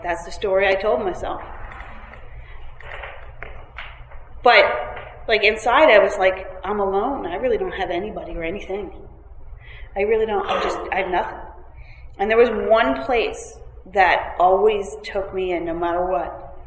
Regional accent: Montclair, New Jersey, United States; born or raised there

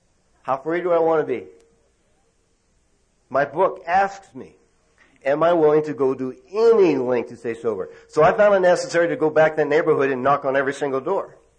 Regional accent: Tucson, Arizona, United States; I remember having to go back to the neighborhood that I grew up in Tucson.

